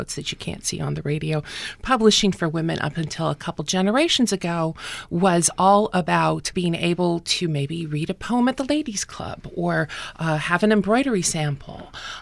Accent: Brooklyn, New York, United States; given that I'm from South Brooklyn, basically, is a very strange thing to happen

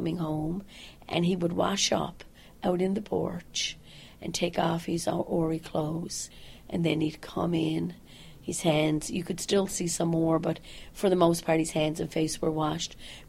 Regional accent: Bell Island, Newfoundland and Labrador, Canada; Growing up on Belle Island was extraordinary. There were 13 schools. There were houses as far as the eye could see. There was between 12 and 14,000 people who lived in this small community. We hardly had to go into St. John's

